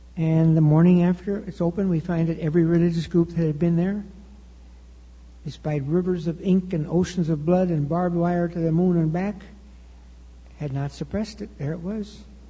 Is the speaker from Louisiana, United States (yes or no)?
no; Chicago, Illinois, United States; Again, I'm from Chicago, so I don't have to knock the market.